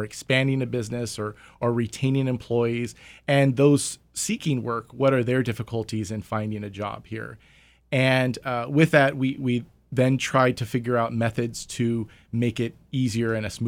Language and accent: English; Clovis, California, United States; now in Tuolumne County, United States; So I am originally from Clovis, California. That's where I was born and raised.